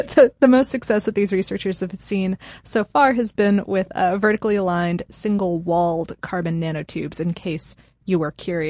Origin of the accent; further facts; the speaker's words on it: Akron, Ohio, United States; born there; I was born in Akron, so I needed to point it out.